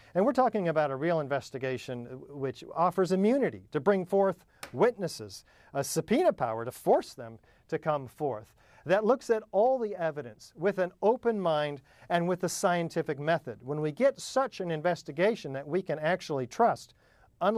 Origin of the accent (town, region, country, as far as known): United States